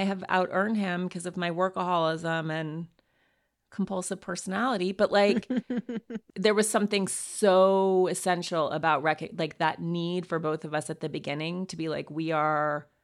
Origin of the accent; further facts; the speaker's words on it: Montana, United States; because I went to boarding school, went to Yale, but I'm from Montana and I'm like my parents are not in the social registry.